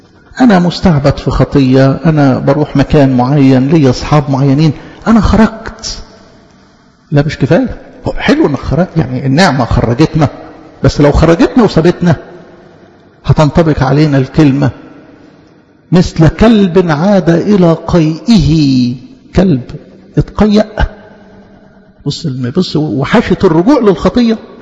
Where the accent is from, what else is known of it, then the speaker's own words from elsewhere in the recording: Egypt; ما احنا أصلا مصريين